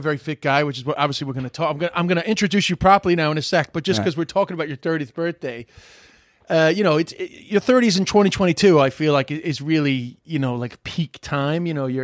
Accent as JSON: {"language": "English", "region": "London", "country": "United Kingdom", "tie": "born there", "said": "I was born in London."}